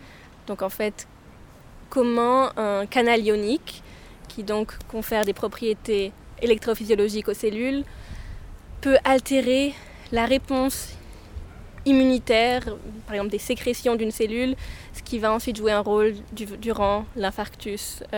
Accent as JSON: {"language": "French", "town": "Basel", "region": "Basel-Stadt", "country": "Switzerland", "tie": "born or raised there", "said": "Alors, j'ai grandi à Bâle, j'ai fait ma scolarité à Bâle aussi, d'abord en français, puis en bilingue allemand et anglais."}